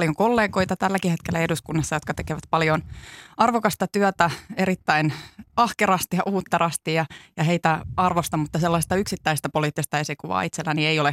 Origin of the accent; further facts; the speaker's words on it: Tampere, Pirkanmaa, Finland; Tampere on minun ihannekuntani, oma kotikaupunkini, rakas kotikaupunkini.